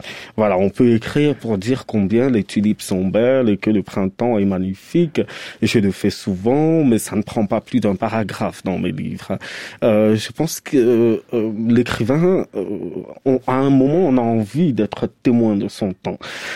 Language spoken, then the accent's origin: French; Cameroon; Moi, je suis né au Cameroun, donc j'ai grandi dans une famille à peu près, en fait, des parents culturellement éduqués, instruits et tout